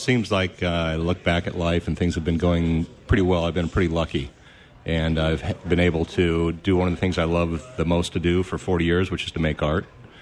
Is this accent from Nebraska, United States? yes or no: yes; Lincoln, Nebraska, United States; also born or lived in Santa Barbara, California / New York City; I am from Nebraska, born and raised in Lincoln.